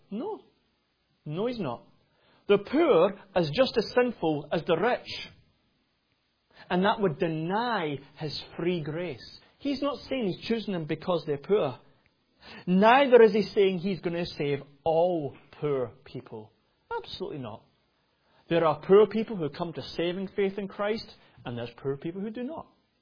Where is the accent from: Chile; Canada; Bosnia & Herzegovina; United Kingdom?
United Kingdom; Scotland; And I'm a Scotsman